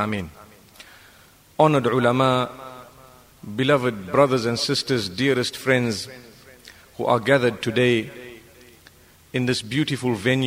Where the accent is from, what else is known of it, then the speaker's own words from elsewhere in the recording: Zimbabwe; I'm quite experienced because we come from Zimbabwe.